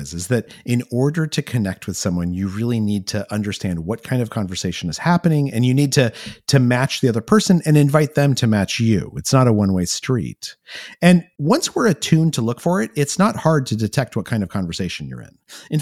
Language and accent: English; New Mexico, United States; You're from London and I grew up in New Mexico, right?